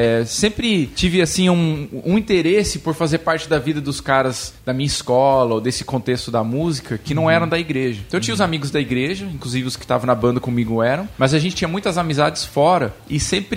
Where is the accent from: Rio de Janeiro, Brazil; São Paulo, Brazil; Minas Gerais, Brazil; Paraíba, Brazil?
São Paulo, Brazil; Presidente Prudente; Eu tava em Presidente Prudente, interior de São Paulo. Eu fui pra lá quando tinha 12 anos, eu acho, então eu passei minha adolescência em Presidente Prudente.